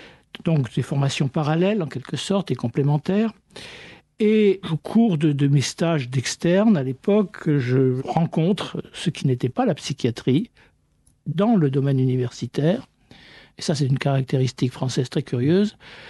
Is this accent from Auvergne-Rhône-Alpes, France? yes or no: no; Brittany, France; Bon, comme mon nom l'indique, je suis breton, d'atavisme marin, etc.